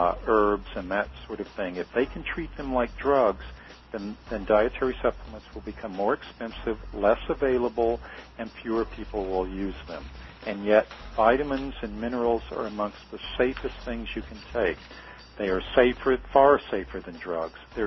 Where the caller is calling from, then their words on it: France; That's why I'm calling you from Europe right now. And you see that there are so many restrictions. There are things you can't even get here in France.